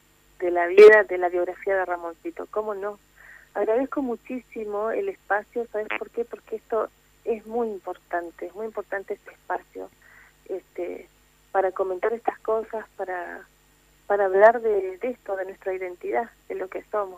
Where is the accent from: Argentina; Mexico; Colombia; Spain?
Argentina; La Paz, Entre Ríos; Nos hace bien, sí, como paceños, también como entrerrianos